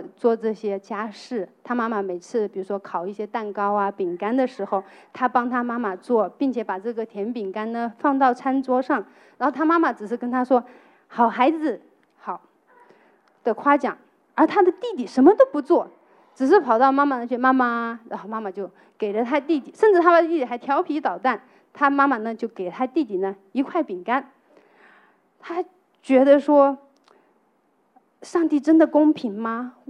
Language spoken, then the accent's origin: Chinese; China; 我们中国人里面有一句话叫做"能者多劳"